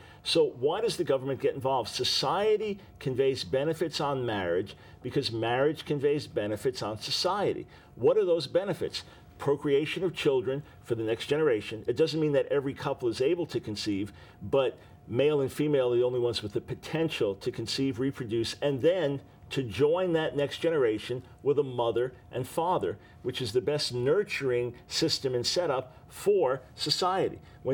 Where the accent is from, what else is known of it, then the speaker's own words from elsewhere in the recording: New York, United States; now in Concord, United States; I'm from New York, and I had to go north. I said, Lord, let me go back north. And he said, North Carolina.